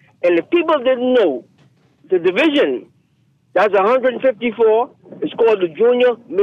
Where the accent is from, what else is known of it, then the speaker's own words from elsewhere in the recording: Bahamas; Every person in Miami Beach, when they found out that I was from the Bahamas, they asked about Elijah. Listen to me. I'm so proud to be a Bahamian at that time